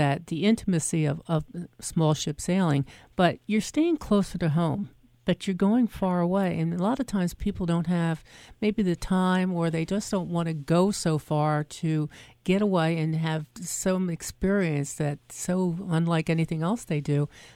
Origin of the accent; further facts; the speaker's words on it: New Jersey, United States; accent: East Coast; And I grew up on the East Coast. People can normally tell that by my accent. But South Jersey, you know, really outside, right outside the Philadelphia area.